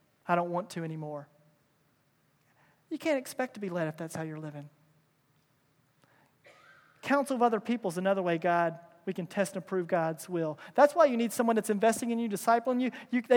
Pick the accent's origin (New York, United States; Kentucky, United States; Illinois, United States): Kentucky, United States; I'm in my home state, the great state of Kentucky.